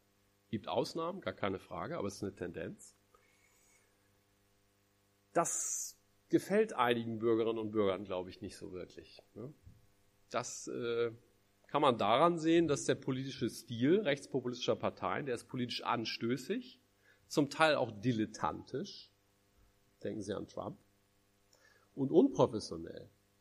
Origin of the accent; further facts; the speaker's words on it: Hamburg, Germany; Ich komme ja aus Hamburg